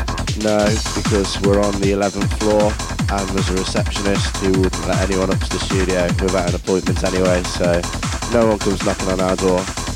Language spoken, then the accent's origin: English; Telford, West Midlands, United Kingdom; I'm from Telford. Good old Telford. I don't know where my accent's from, I assume it's from Telford, because that's where I come from, and that's where I've lived all my life.